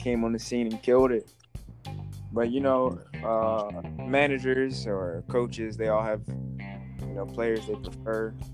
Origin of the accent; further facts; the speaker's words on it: Baltimore, Maryland, United States; Nah, I'm from Baltimore.